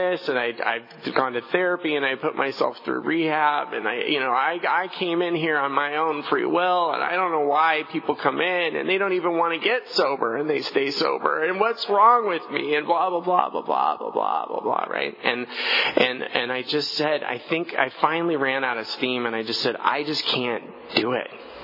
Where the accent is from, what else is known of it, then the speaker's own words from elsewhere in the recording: Los Angeles, California, United States; also born or lived in Tulare; I went to high school in Tulare, but I grew up in Los Angeles, and I moved here